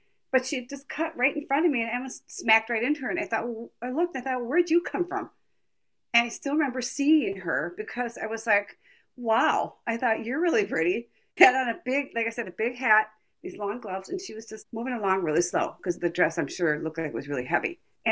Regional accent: Appleton, Wisconsin, United States; I'm from Wisconsin. I grew up in Appleton, Wisconsin. We lived on a farm.

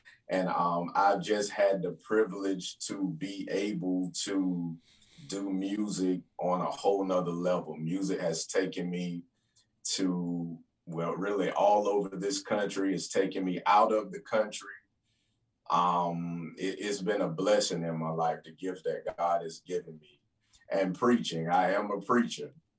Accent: New Bern, North Carolina, United States; Well, I'm from New Bern, North Carolina, born and raised.

